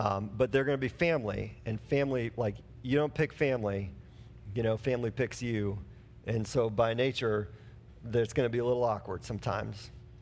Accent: Wisconsin, United States; I grew up in Wisconsin, and Brett Favre got inducted into the Hall of Fame.

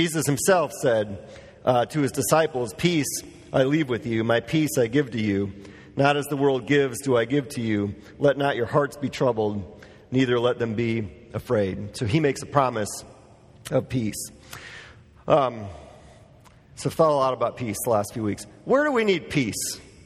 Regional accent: Wisconsin, United States; I'm from Wisconsin. I love it.

